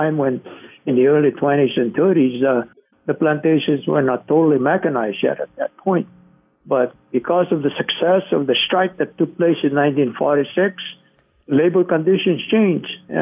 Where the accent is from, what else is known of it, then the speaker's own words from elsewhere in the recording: Honoka'a, Hawaii, United States; And then Haleho'ola Hamakua, which is the hospital in my hometown of Honoka'a, for me, it was a 360 degrees. I went home to manage that hospital in my hometown.